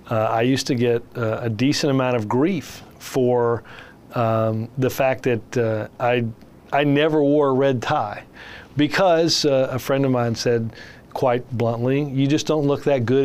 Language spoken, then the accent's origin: English; the South, United States; now in North Carolina, United States; I'm from the South, and how long is it going to take for Democrats to come back to the South?